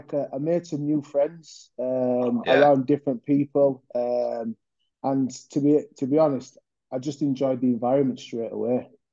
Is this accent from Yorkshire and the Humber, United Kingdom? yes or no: yes; Huddersfield, Yorkshire and the Humber, United Kingdom; Yeah, so my hometown's Huddersfield. I grew up in a council estate there called Walpole. And it was nice small community, even though it was rough as toast.